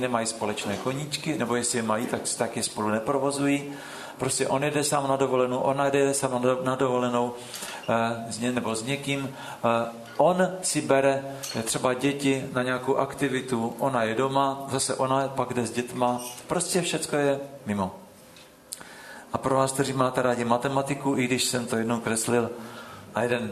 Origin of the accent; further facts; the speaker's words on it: Jihlava, Vysočina Region, Czechia; V Jihlavě byl takovej, to je moje rodné město